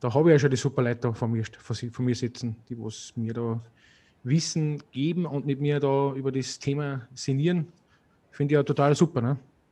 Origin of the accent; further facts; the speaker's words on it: Austria; Das gibt es halt noch bei uns in Österreich